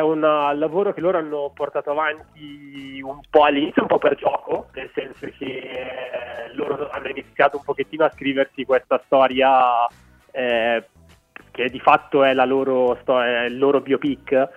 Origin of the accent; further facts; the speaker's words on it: Belfast, Northern Ireland, United Kingdom; che è West Belfast piena, quindi proprio a 300 metri da dove stavano loro